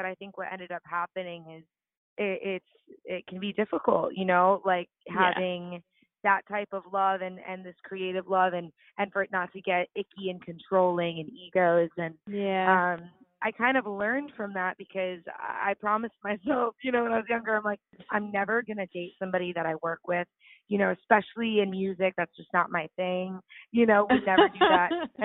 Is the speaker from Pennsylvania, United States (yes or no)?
no; Florida, United States; Both my parents are from New York and they moved here, in their early teens, my dad moved actually when he was 18.